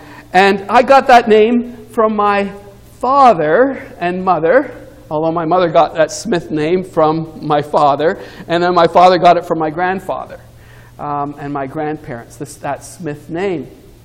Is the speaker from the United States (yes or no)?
no; Jamaica; And I was one when they went to Jamaica, so I went along for the ride. I grew up in Jamaica, and my parents started a church in Montego Bay